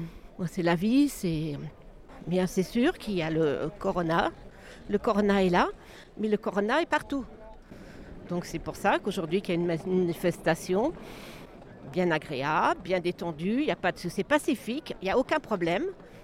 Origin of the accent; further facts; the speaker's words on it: Saint-Malo, Brittany, France; je suis de Saint-Malo.